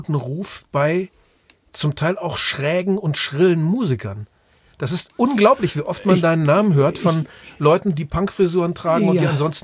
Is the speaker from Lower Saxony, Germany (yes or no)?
yes; Osnabrück, Lower Saxony, Germany; in Osnabrück, da wo ich aufgewachsen bin